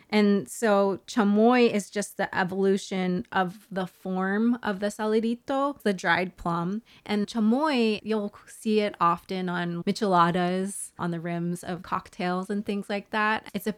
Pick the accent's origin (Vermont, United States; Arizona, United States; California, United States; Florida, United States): Arizona, United States; Tucson; I grew up here in Tucson